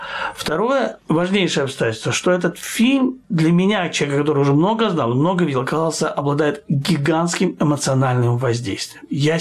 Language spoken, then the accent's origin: Russian; Kyiv, Ukraine; Может быть, потому что я киевлянин.